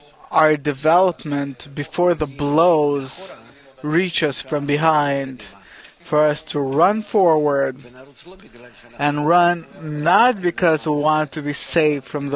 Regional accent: Naples, Campania, Italy; I'm from Naples. And I wanted to ask you a question. In Naples, we're living in a very unique reality.

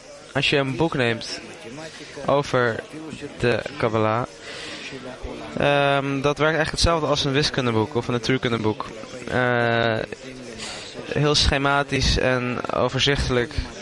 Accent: Israel; Goeiedag, ik kom ook uit Israël en ik ben hier ook voor het eerst.

